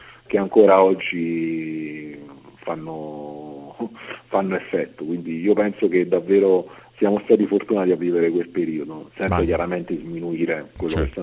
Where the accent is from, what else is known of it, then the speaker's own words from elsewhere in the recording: Campobasso, Molise, Italy; io sono di Campobasso, quindi l'avevo fatto sulla squadra della mia città